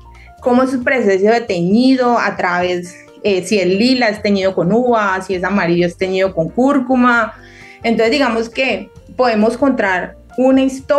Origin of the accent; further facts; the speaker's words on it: Valle del Cauca, Colombia; Yo soy del Valle del Cauca